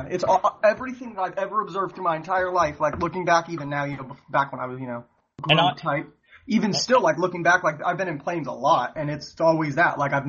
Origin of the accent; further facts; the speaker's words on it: Texas, United States; I know all about that because I grew up in Texas.